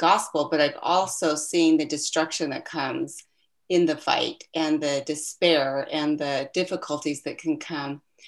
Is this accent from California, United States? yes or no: yes; Carlsbad, California, United States; I'm from Carlsbad, California.